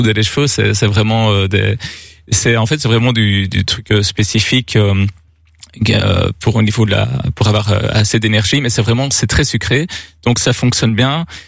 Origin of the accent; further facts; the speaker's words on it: Namur, Wallonia, Belgium; c'est vrai que c'est un petit rêve en tant que namurois.